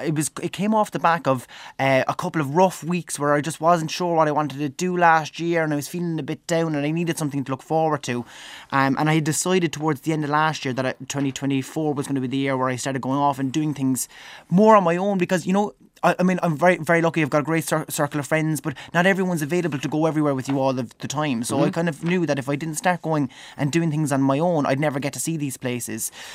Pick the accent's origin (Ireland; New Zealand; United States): Ireland; I think growing up in Ireland, we always had this thing about America.